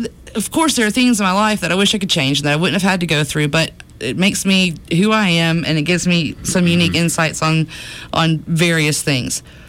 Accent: Oklahoma City, Oklahoma, United States; born there; also born or lived in Alabama; yeah, we were back in Alabama. I was born in Oklahoma City in 85, and we were back in Alabama.

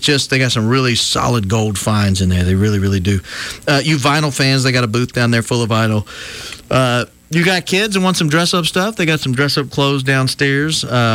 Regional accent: Nashville, Tennessee, United States; And I grew up around Nashville, where I went to Civil War battlefields. I went to Civil War museums.

